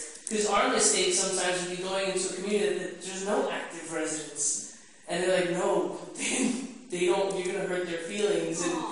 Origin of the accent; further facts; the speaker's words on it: Miami, Florida, United States; and I'm from Miami, Florida.